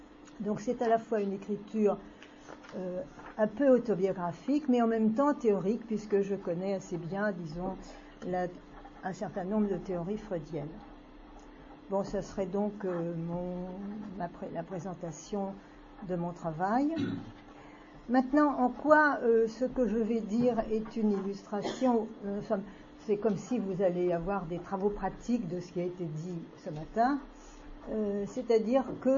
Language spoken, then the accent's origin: French; Paris, Île-de-France, France; born there; je suis née à Paris, de parents survivants du génocide arménien, qui ont, comme les autres survivants, sont arrivés en France en 1920.